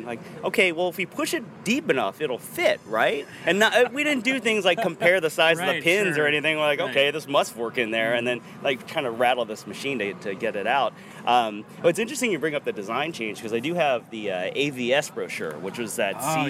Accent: Ohio, United States; also born or lived in Taiwan; it wasn't available where I grew up in Ohio

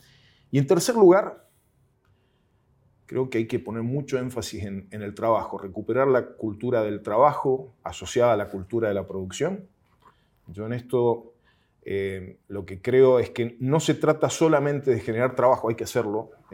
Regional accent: Rodeo del Medio, Mendoza, Argentina; entre ellas mi pueblo donde yo crecí, Rodeo del Medio, y tantas otras que sabemos la importancia que tendría un transporte de esa naturaleza.

